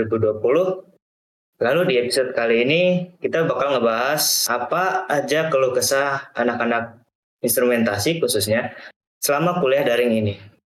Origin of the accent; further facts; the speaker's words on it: South Tangerang, Banten, Indonesia; now in Malang, Indonesia; Oh, aku sendiri sih asli dari Tangerang Selatan. Jadi tapi nggak pulang aku.